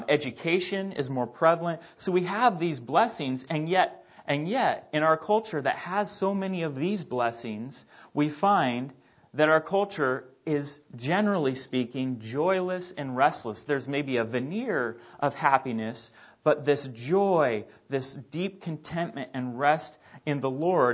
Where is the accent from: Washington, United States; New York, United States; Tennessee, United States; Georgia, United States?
Washington, United States; Seattle; So I grew up in the Seattle area